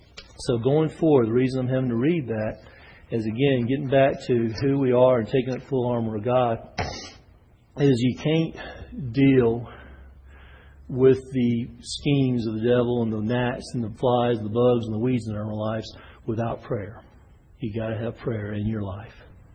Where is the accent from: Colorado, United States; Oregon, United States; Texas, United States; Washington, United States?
Texas, United States; Houston; when I was growing up in Houston, Texas, I was on a football team